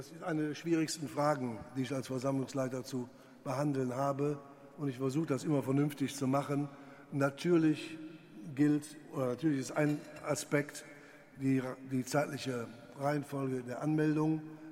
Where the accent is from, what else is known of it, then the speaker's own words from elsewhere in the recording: Düsseldorf, North Rhine-Westphalia, Germany; Aber nichts gegen die Kölner, ne, sag ich als Düsseldorfer.